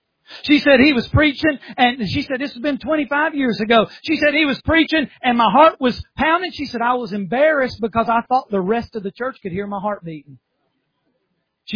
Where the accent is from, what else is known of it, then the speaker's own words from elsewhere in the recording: South Carolina, United States; Well, I'm from South Carolina.